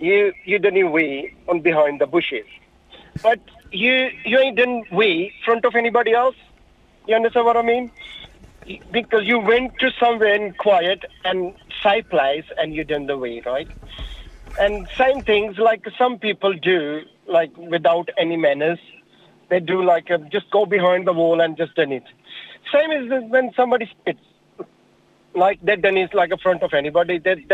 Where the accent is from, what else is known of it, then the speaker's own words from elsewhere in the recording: Pakistan; English is a second language; I'm from Pakistan.